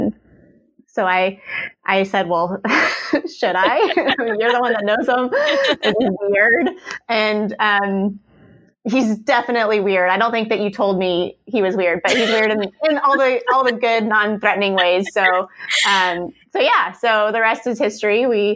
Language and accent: English; Kansas, United States; Yeah, so I'm originally from Kansas, a very big Jayhawks fan. And I met Eli in Austin.